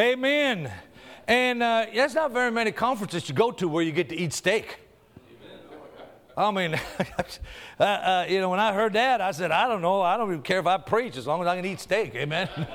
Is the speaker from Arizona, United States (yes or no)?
yes; Yuma, Arizona, United States; born there; I was born in Yuma, Arizona. I was born out there in the desert.